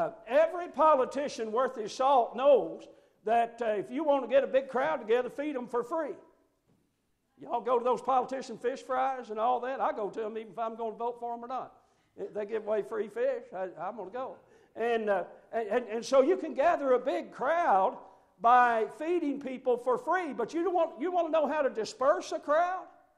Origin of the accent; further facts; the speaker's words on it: Mount Sterling, Kentucky, United States; I'm a native of Montgomery County, so I'm a homeboy. I'm not far from here. I grew up in Mount Sterling, and know a whole lot of you from that.